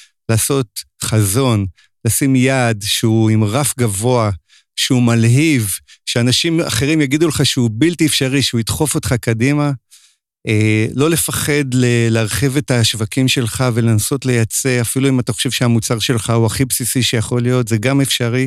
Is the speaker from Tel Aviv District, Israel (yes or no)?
no; Jerusalem, Jerusalem District, Israel; וכן, החלום שלי גם כירושלמי, שירושלים תהיה החזון לכל זה